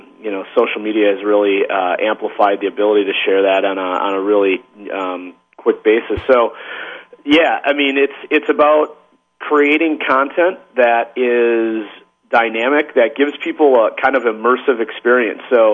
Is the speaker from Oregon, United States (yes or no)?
no; Wisconsin, United States; and I'm from Wisconsin, so just across the lake from you guys, and so I grew up doing this stuff